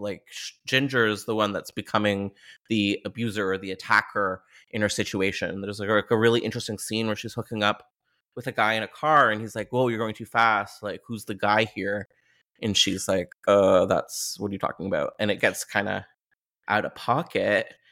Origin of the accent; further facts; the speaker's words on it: Ontario, Canada; Something I want to bring up as a Canadian diva is this movie, it just reeks of Southern Ontario Gothic. Like, it's like what you experience in Toronto when you're like growing up in the early 2000s.